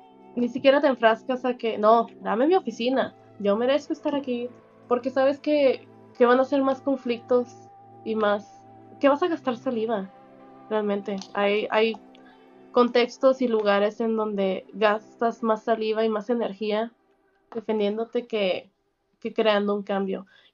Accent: Mexico; now in United States; eso es un poquito de mi experiencia como filósofa mexicana, mujer en Estados Unidos

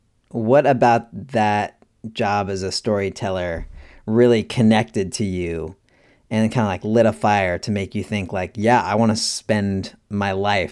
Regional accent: California, United States; I'm from California, but even like working in LA, I realized that, you know, I didn't have a connection to like the people

